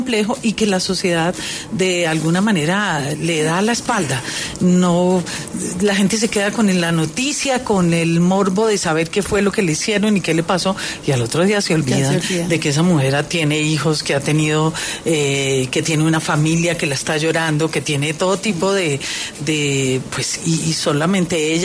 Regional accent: Popayán, Cauca, Colombia; una historia basada en mi tierra, en mi ciudad, Popayán, donde, como en muchas ciudades de este país, todo lo difícil se tapa y se oculta

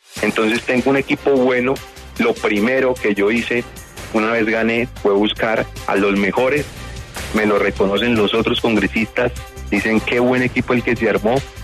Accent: Bucaramanga, Santander, Colombia; soy santandereano, nací en el último barrio de Bucaramanga, uno de los más humildes

